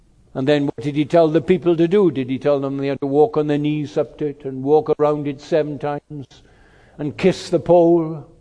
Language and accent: English; Wales, United Kingdom; What have I come from Wales here to ask you to do?